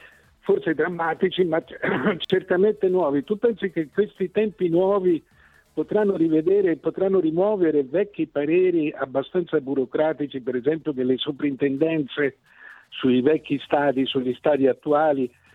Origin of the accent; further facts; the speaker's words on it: Florence, Tuscany, Italy; Ecco, noi come fiorentini abbiamo il più grande poeta del mondo probabilmente